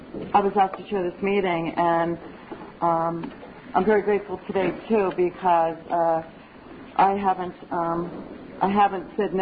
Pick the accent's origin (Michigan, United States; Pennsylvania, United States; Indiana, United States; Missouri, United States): Indiana, United States; I'm from Indiana, and God is just so awesome.